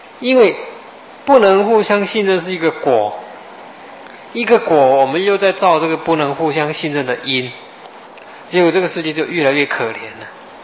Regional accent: China; 那我们中国人呢、啊，这个脑筋转得很厉害，

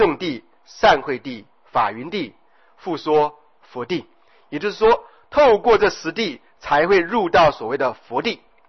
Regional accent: China; first language Chinese; 我们又是原生在中国，中文是我们的母语啊

